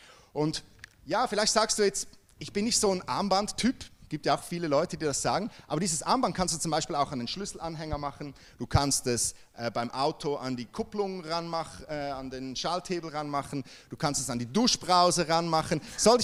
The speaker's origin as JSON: {"language": "German", "country": "Switzerland", "said": "bei uns in der Schweiz, wenn etwas Neues kommt, meistens geben wir dem mal so 20% unserer Gunst."}